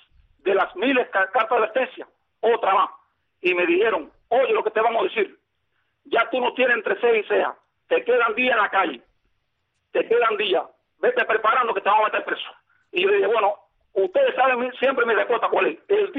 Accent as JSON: {"language": "Spanish", "country": "Cuba", "said": "yo soy un cubano libre"}